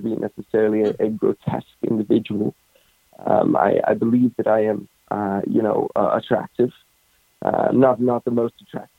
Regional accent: South Africa; also born or lived in London; now in United States; I am from South Africa.

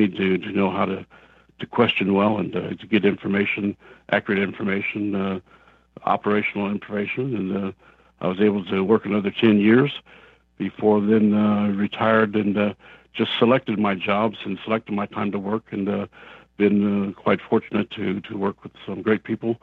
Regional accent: California, United States; I grew up in Southern California.

